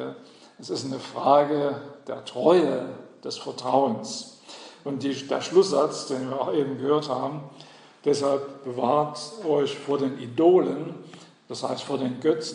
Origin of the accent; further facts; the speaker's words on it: Saxony, Germany; born there; Falls ich mit der Zeit nachlässig werde, weil ich bin ja geborener Sachse, gell? Die nuscheln gern